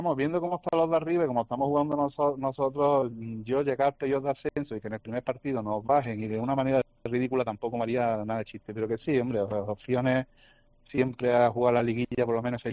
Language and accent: Spanish; Granada, Andalusia, Spain; somos de aquí de Granada